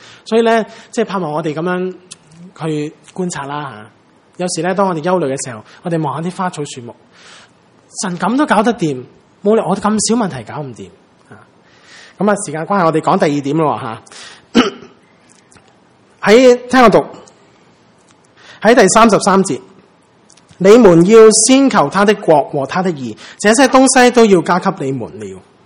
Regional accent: Hong Kong; 即我们香港人呢就很喜欢旅行嘛

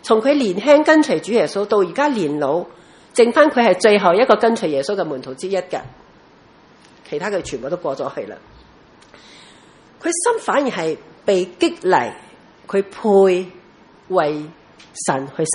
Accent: Taiwan; 即好像我在台湾长大，一听到绿岛呢，我们从小就知道绿岛是绿岛

